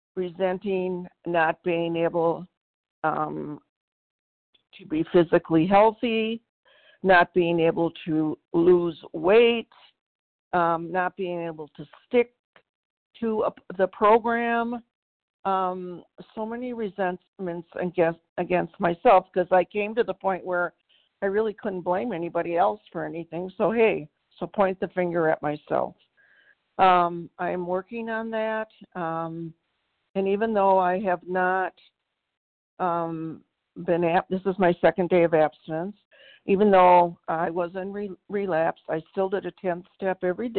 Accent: Minnesota, United States; I'm from Minnesota.

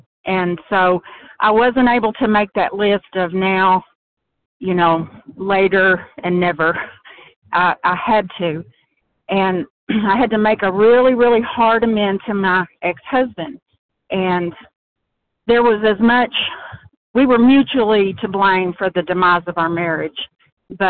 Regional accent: Arkansas, United States; I'm from Arkansas.

